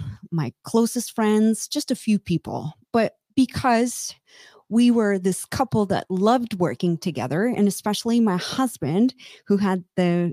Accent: Latvia; I come from Latvia. That's a beautiful, small country opposite Sweden. That's in Europe. And next to Russia, Belarus, in between Estonia and Lithuania

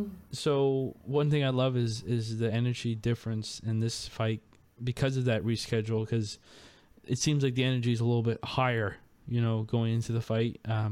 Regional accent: New Brunswick, Canada; Yeah, we're from New Brunswick. We don't care about having to drive to another province to get fights.

